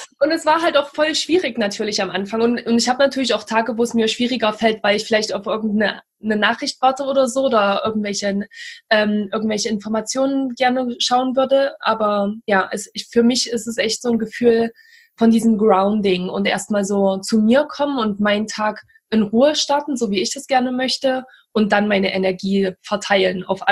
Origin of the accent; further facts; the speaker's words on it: Naumburg, Saxony-Anhalt, Germany; moved away as an adult; also ich bin natürlich in Naumburg aufgewachsen, in einer kleinen Stadt in Sachsen-Anhalt mit dir zusammen und unserer Familie zusammen, und bin dann mit 18 oder 19, ich weiß gar nicht mehr ganz genau, bin ich das erste Mal nach England gegangen